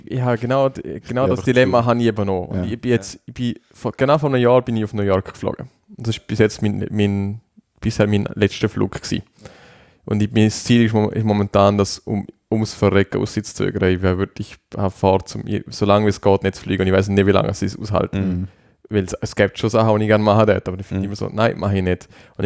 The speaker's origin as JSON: {"language": "German", "country": "Switzerland", "said": "wir Schweizer, also ich als Schweizer, ich bin schon bereit dazu."}